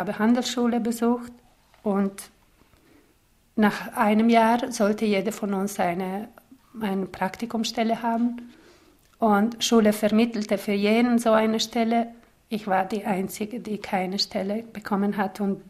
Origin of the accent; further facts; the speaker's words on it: Bosnia & Herzegovina; now in Zürich, Switzerland; Ich bin in Bosnien in kommunistischer Zeit aufgewachsen.